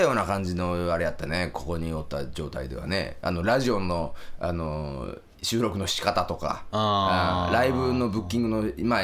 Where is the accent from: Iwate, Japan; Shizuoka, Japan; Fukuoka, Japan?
Fukuoka, Japan; 俺福岡の人間ですなんやけど、